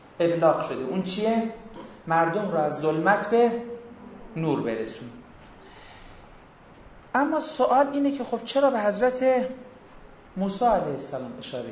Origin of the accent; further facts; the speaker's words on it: Iran; گفتم اون عراقه، کیو ما ایرانیم